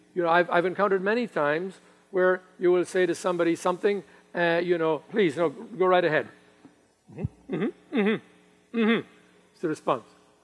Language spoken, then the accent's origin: English; United States; Because I am an American, remember. Here in America, there's an absence of good manners a lot of the time.